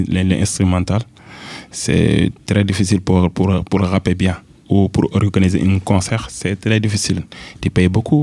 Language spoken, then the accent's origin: French; Louga, Senegal; French is a second language